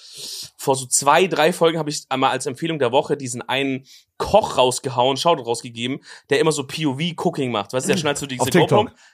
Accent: Germany; Verarsche, wir sind doch Deutsche.

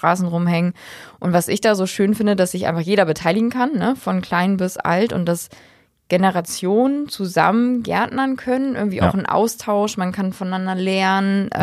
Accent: Northwest Germany, Germany; wir kommen ja nun jetzt aus dem Nordwesten

